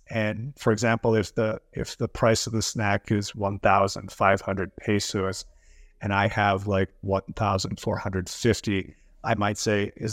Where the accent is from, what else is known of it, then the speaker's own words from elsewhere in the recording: Minneapolis, Minnesota, United States; I'm from Minneapolis, Minnesota in the United States.